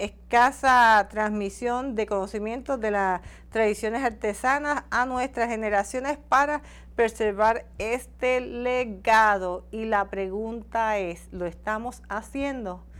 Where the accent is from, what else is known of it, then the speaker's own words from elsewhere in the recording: Puerto Rico; Y nosotros como puertorriqueños